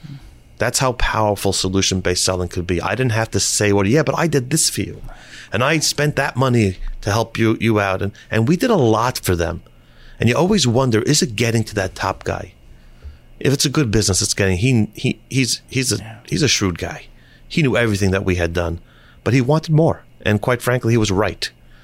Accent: Brooklyn, New York, United States; And, you know, I said, I'm from Brooklyn. I don't hunt.

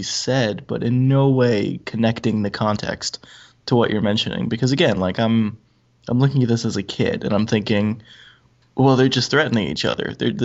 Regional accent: Canada; I'm a Canadian.

